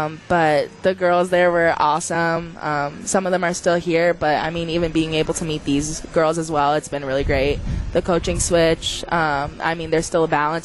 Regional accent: Toronto, Ontario, Canada; I'm from Toronto, Canada. I'm a sophomore, and I was a gymnast growing up.

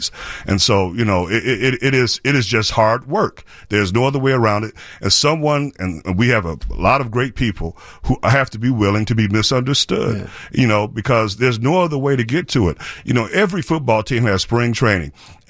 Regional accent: United States; And as an American, our history in terms of the American Revolution and not wanting to be subjects of the British crown

